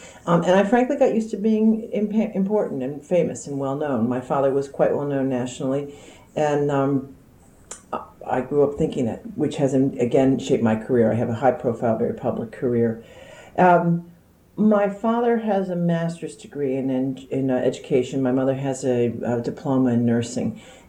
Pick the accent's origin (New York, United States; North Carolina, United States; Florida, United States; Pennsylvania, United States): Pennsylvania, United States; Darby; born there; I was born in Darby, Pennsylvania, which is right outside of Philadelphia.